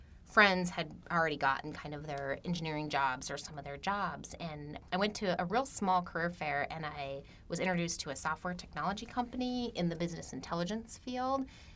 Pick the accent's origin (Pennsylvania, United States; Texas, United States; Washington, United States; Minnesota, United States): Minnesota, United States; Eden Prairie; I'm born and bred in Minnesota. I grew up in Eden Prairie, which is a suburb about 20 minutes southwest of the city. So I've been here pretty much all my life.